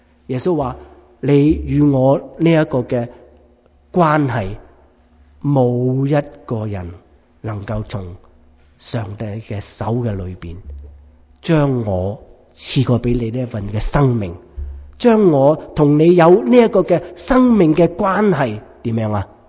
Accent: China; 我哋中国人好鍾意呢咁样呢排队呢

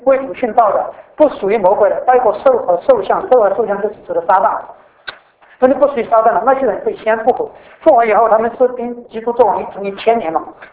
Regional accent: China; 因为有时候我们中国人对阴间有很多观念的

